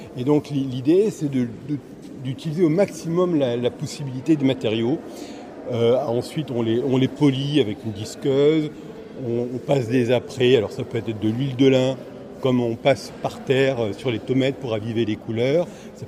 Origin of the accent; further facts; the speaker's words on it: Hauts-de-France, France; Je viens de l'Oise, mais de l'autre côté, donc du pays de Bray, qui a la particularité d'avoir des gisements d'argile